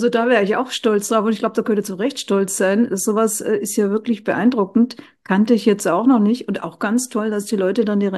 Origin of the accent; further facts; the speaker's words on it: Bavaria, Germany; ist ja fast von meinem Heimatort weg. Ich bin ja Oberpfälzerin.